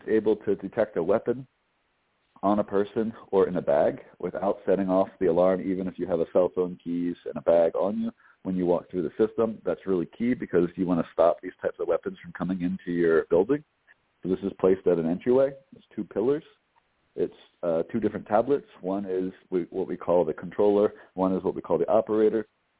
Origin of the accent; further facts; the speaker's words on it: Philadelphia, Pennsylvania, United States; So, you know, I grew up on the East Coast, actually, in Philadelphia.